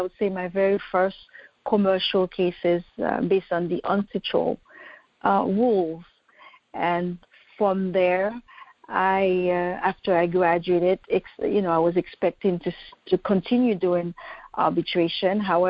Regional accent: Haiti; now in Paris, France; And also my home country, Haiti, just sent me a formal invitation for a biannual colloquium

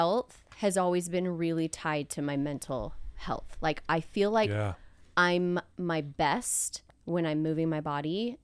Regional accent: Utah, United States; So I grew up here in Utah, and I think I always wanted to go into the medical field.

